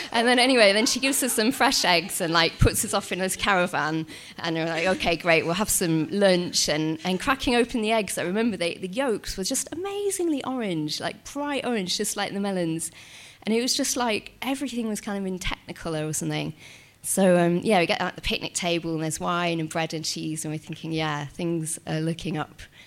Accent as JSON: {"language": "English", "region": "Yorkshire and the Humber", "country": "United Kingdom", "said": "and I'm from Yorkshire, and I told him like about where I lived, how beautiful it was, and I lived in these hills"}